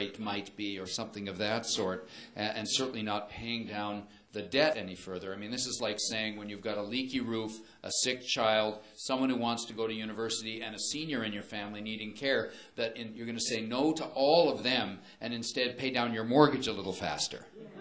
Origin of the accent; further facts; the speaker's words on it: Quebec, Canada; I come from Quebec.